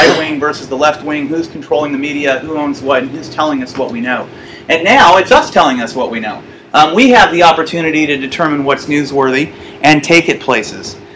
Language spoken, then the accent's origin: English; Newport Beach, California, United States; I'm from California, and that was down in the Newport Beach area.